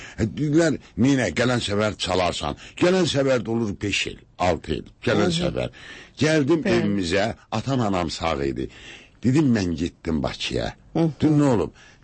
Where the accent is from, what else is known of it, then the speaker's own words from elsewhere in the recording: Salyan, Salyan District, Azerbaijan; dedim, mən Səliyandan gəlmişəm